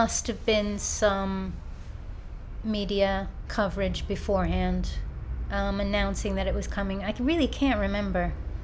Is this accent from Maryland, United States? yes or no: no; New York, United States; moved away as an adult; now in United Kingdom; Okay, my background, I am an American. I grew up in New York. I've lived in Britain for quite a long time now, most of my adult life.